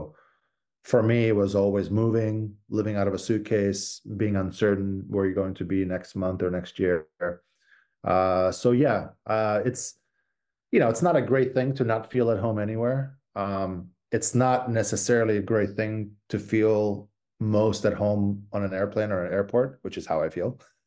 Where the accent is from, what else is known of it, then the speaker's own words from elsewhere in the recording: Mostar, Herzegovina-Neretva Canton, Bosnia & Herzegovina; born there; English is a second language; I was born in Mostar. So the city with the old bridge.